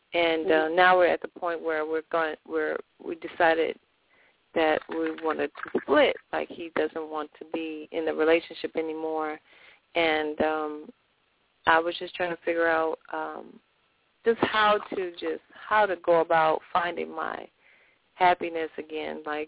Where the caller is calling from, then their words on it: Texas, United States; Texas, U.S., Texas.